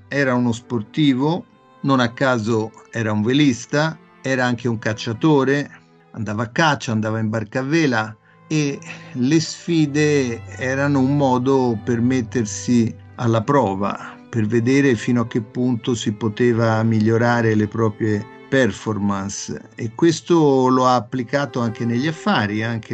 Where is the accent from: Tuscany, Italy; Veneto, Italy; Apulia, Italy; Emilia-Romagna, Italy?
Tuscany, Italy; Florence; tornare a Firenze, che era la mia città natale